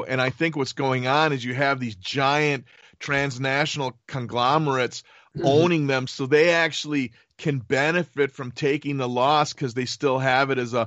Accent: Milwaukee, Wisconsin, United States; Where I grew up in Milwaukee, there was an iconic building that housed the two largest papers in the state, the Milwaukee Journal and the Milwaukee Sentinel

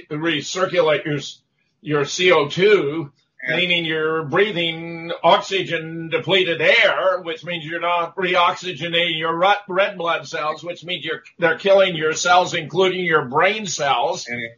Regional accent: Pasadena, California, United States; born there; Of course, I was born in Pasadena. I care about the future of California.

